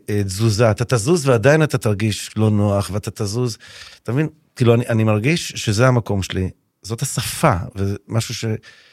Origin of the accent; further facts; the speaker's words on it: Tel Aviv, Tel Aviv District, Israel; born there; אני נולדתי בתל אביב, אתה יודע, אשכנזים, שלושה ילדים